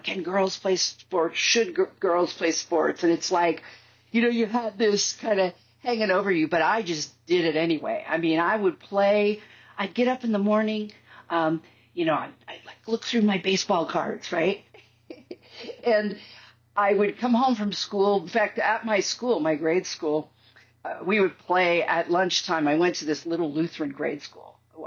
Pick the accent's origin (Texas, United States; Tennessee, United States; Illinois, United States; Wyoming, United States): Illinois, United States; Chicago; I've been fascinated with sports since I was a little girl growing up in Chicago. Everybody's into sports in Chicago, you know